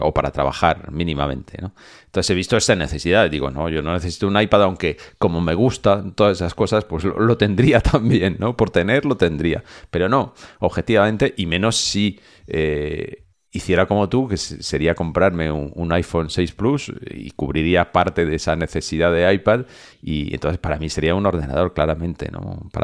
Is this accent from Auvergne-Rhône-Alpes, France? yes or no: yes; Lyon, Auvergne-Rhône-Alpes, France; un viaje fue a Lyon, que es mi tierra, o sea, mi tierra de verdad.